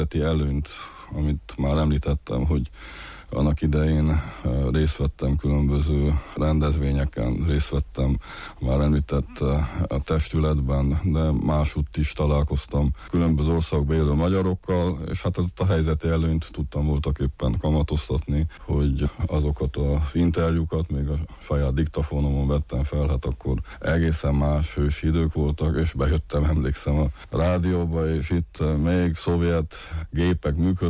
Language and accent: Hungarian; Transylvania, Romania; Valóban egyrészt kisebbséget alkotunk, mint erdélyi magyarok, én magam papgyerek is vagyok